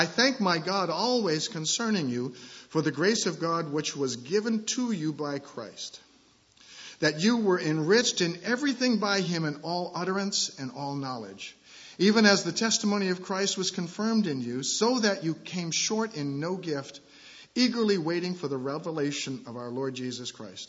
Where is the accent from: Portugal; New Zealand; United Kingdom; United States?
United States; New York City, New York; I grew up in New York City. I know how close those buildings are.